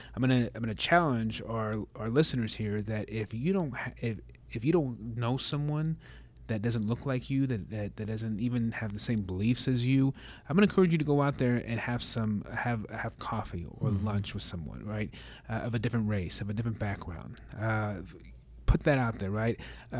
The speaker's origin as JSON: {"language": "English", "region": "Oklahoma", "country": "United States", "tie": "born or raised there", "said": "I grew up in Oklahoma."}